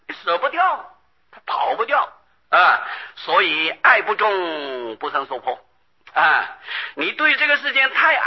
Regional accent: Taiwan; 我们台湾人出家只出一半，

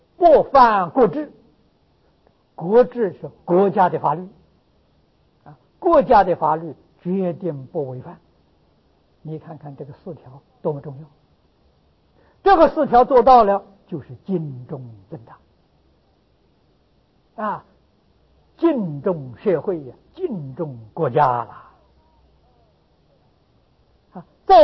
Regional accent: China; 我们中国人常讲忠孝传家，我们的德行表现在哪里？

